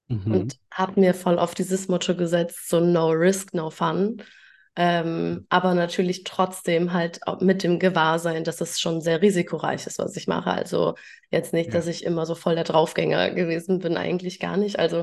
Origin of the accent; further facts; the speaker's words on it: Germany; Ich komme auch aus dem Dorf, also bin eigentlich ja, in einem ziemlich kleinen Dorf an der holländischen Grenze groß geworden.